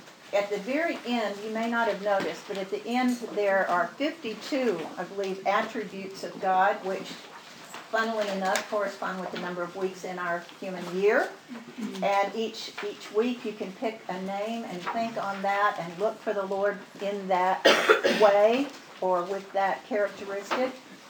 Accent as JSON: {"language": "English", "region": "Texas", "country": "United States", "said": "Now, we're from Texas, so that's pretty fur piece."}